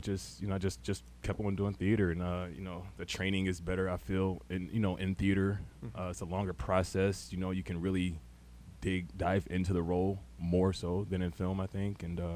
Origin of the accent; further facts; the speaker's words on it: Buffalo, New York, United States; now in Queens, United States; I'm born and raised in Buffalo, but I live in Queens now. I went to school in Pennsylvania. Then I went back to school in Buffalo.